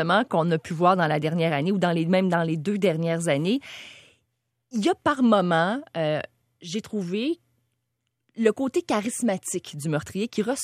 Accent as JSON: {"language": "French", "region": "Quebec", "country": "Canada", "said": "Mais ici, au Québec, de parler de ce qui se passe chez nous, au Québec"}